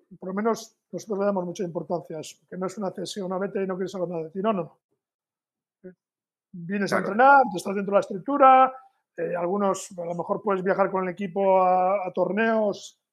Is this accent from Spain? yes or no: yes; Ondarroa, Basque Country, Spain; que yo soy de Ondarroa